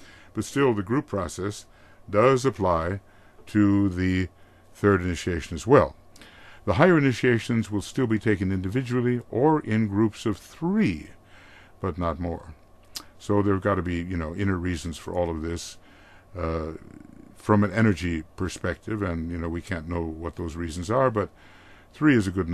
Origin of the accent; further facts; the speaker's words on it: Fargo, North Dakota, United States; it was so popular in my hometown, which was Fargo, North Dakota at that time